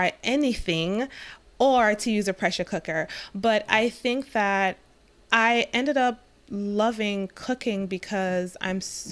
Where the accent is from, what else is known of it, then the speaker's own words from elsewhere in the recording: Jamaica; No, I'm from Jamaica